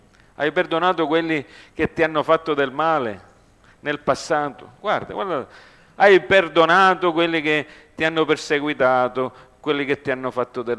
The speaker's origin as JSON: {"language": "Italian", "country": "United States", "tie": "born or raised there", "said": "io sono cresciuto in America, e sono cresciuto in piccola Italia, Little Italy."}